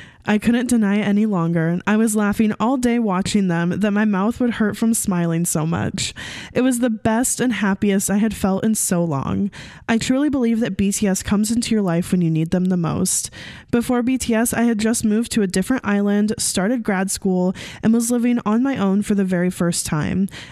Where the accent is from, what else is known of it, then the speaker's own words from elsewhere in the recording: Hawaii, United States; I'm 21 years old and I'm from Hawaii.